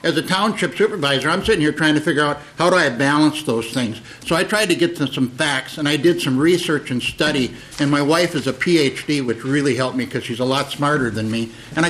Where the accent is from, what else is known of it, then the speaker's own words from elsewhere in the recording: Hovland, Minnesota, United States; Well, actually, Mr. Chair, I grew up in Hovland, Minnesota, just north of Grand Marais.